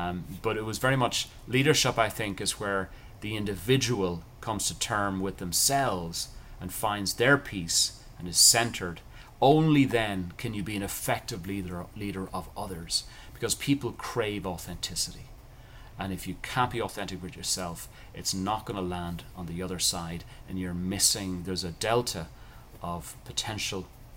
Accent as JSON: {"language": "English", "country": "Ireland", "tie": "born or raised there", "said": "and how I grew up in Ireland."}